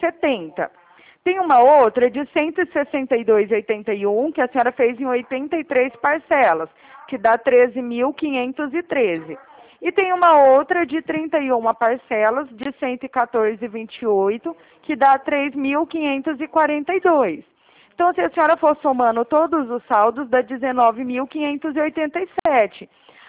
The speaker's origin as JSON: {"language": "Portuguese", "town": "Araraquara", "region": "São Paulo", "country": "Brazil", "said": "eu sou aqui de Araraquara, São Paulo também."}